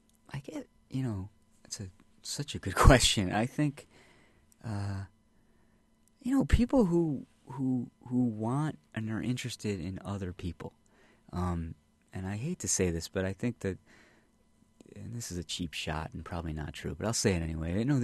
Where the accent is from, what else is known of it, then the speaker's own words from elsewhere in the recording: Chicago, Illinois, United States; My family's from Massachusetts originally, but I grew up in the Chicago area.